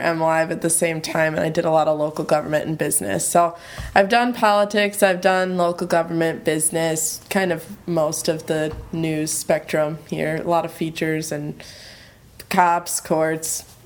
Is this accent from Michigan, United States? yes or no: yes; Holt, Michigan, United States; But originally, I'm from Holt, Michigan, so not too far down the road from Lansing here.